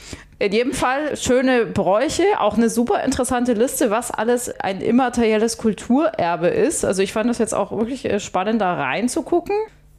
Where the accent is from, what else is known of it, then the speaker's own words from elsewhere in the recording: Kempten, Bavaria, Germany; die jedes Jahr im August in Kempten im Allgäu, meiner Heimatstadt, stattfindet